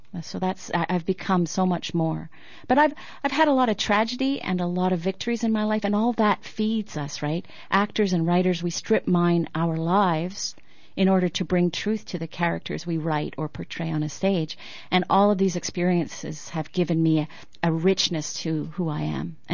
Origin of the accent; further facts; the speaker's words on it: Greenfield Park, Quebec, Canada; now in Los Angeles, United States; Here I am in L.A., and I'm from Greenfield Park. What am I doing here?